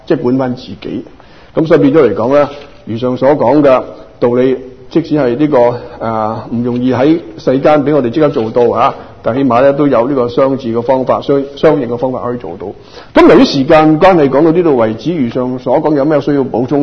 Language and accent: Chinese; Guangdong, China; 我们广东人讲回广东人的表达呢